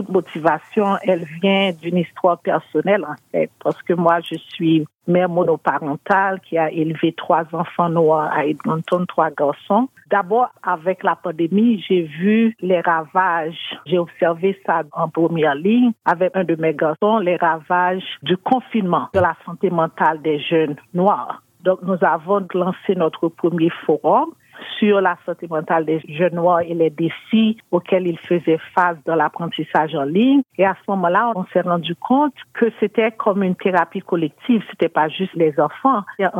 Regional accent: Haiti; now in Canada; Moi, je viens d'Haïti

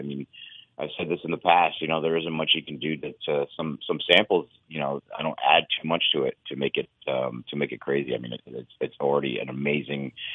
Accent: Fort Erie, Ontario, Canada; I grew up in Fort Erie, which is like an hour and a half away off reserve.

